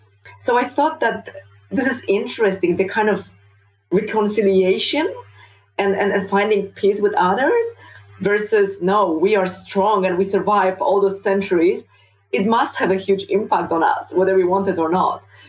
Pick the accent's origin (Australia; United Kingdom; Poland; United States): Poland; I was brought up back in Poland translates now into how I perceive world here. And, you know, coming from a small town